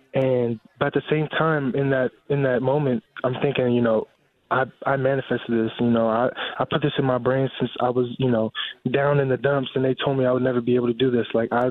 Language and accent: English; California, United States; I'm from California. We go the speed of the traffic.